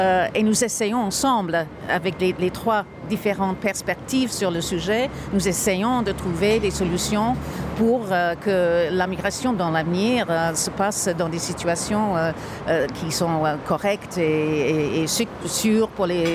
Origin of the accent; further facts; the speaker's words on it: United Kingdom; French is a second language; now in Belgium; anglaise aussi, mais aussi j'habite en Belgique.